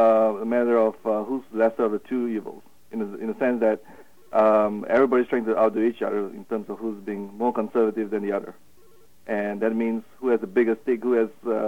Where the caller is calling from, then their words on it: Farmingville, New York, United States; I'm calling from Farmingville.